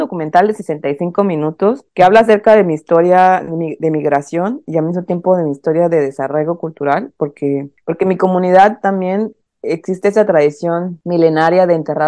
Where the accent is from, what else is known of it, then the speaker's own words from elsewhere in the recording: Oaxaca, Mexico; moved away as an adult; mi cosmovisión pues fue toda entera del Istmo de Tehuantepec, porque ahí crecí. Yo salí de Oaxaca, me fui de Oaxaca a los 18 años, y creo yo que estar 18 años en mi estado